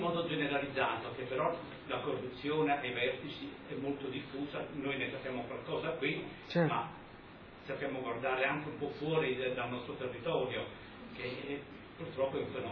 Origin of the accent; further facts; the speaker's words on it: Naples, Campania, Italy; Posso dire io che sono napoletano